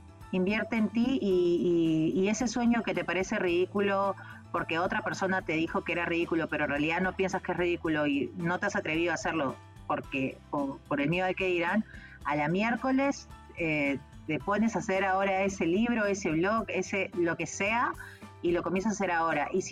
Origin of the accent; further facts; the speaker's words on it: Peru; yo soy peruana